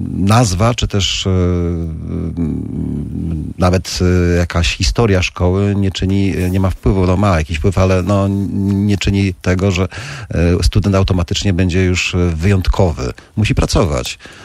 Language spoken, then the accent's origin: Polish; Gdynia, Pomeranian Voivodeship, Poland; Moja mama przyjechała tutaj do Gdyni z Powierza Suwalskiego, także tutaj ona głównie zdecydowała o tym, że jestem tym gdynianinem